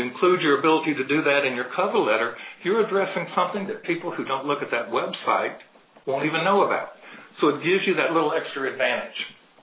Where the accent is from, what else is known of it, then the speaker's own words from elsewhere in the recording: Texas, United States; Now, I'm from Texas. Some of you are, some of you aren't.